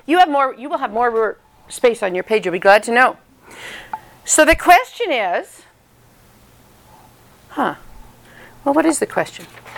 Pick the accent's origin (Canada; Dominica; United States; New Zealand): Canada; I come from Canada, and oui means yes in French.